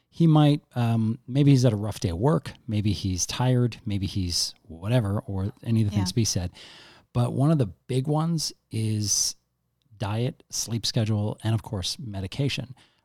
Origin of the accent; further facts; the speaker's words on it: Canada; We're Canadian. We've always been Canadian. We go to the States to visit, but we've never, you know, like lived down there or anything like that.